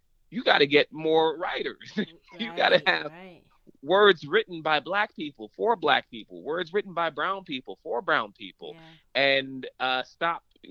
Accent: Belize; growing up in Belize really sort of changes my experience to from everyone else's, because I grew up in a third world country.

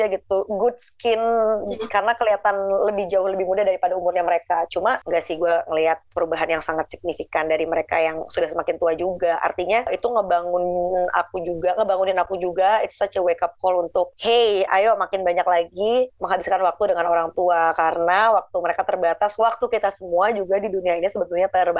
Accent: Bandung, West Java, Indonesia; karena kami tuh orang Bandung, dan papaku tuh asli banget orang Bandung

